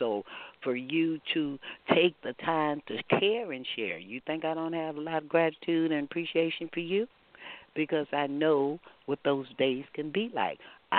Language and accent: English; Texas, United States; I'm a Texan.